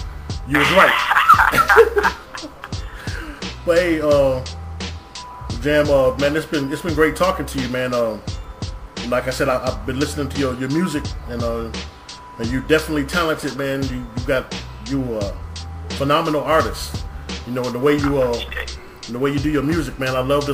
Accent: Milwaukee, Wisconsin, United States; I'm from Milwaukee, everything is popping here, man

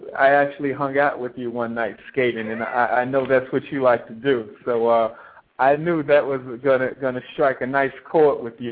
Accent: Newark, New Jersey, United States; and I'm actually from Newark myself, and we grew up in towns that are very difficult

